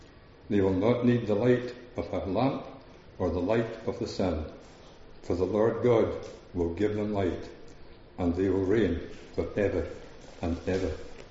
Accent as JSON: {"language": "English", "town": "Strathpeffer", "region": "Scotland", "country": "United Kingdom", "tie": "born or raised there", "said": "I was brought up in the Psalms in a little church in Strathpeffer."}